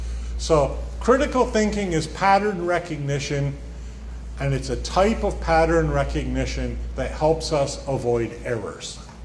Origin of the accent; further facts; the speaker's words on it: Canada; as a Canadian, I have been a victim of language learning.